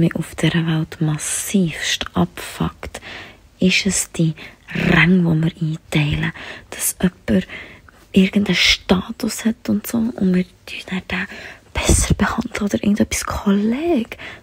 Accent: Switzerland; accent: Swiss German; Aha, ich rede ja Schweizerdeutsch eigentlich. Ja, genau, ich bin eigentlich am Schweizerdeutsch reden.

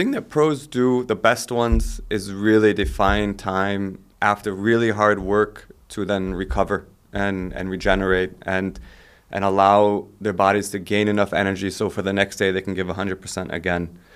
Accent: United States; now in Germany; So I grew up in the States, and that's definitely something I had never heard of.

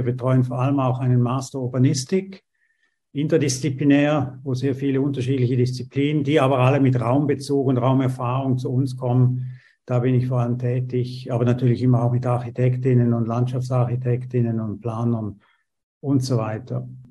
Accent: St. Gallen, Switzerland; born there; geboren in St. Gallen und habe dann tatsächlich dort auch studiert und auch promoviert. Aber während der Promotion war ich 2 Jahre in Karlsruhe

